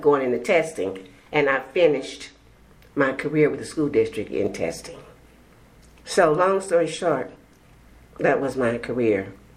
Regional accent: Kansas City, Kansas, United States; I grew up in Kansas City, Kansas. When my dad came from Mississippi, he had two brothers and two sisters that came to Kansas.

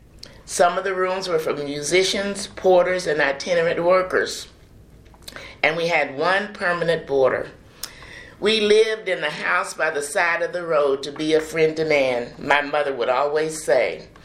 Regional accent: Kansas City, Missouri, United States; born there; I was born in Kansas City, Missouri, at home on October the 14th, 1941, at 2208 Prospect in Kansas City, Missouri.

